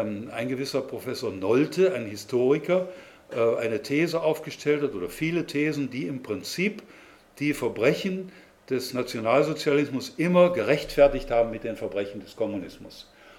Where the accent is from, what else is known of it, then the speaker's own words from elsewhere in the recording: Germany; Ich bin auch ein Deutscher